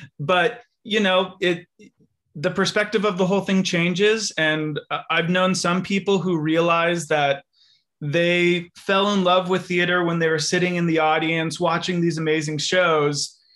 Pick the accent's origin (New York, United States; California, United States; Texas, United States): California, United States; I grew up in Northern California, a suburb of San Francisco.